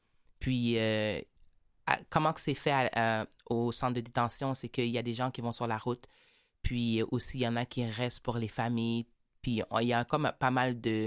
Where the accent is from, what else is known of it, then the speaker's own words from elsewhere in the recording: Quebec, Canada; born there; Je suis née au Québec.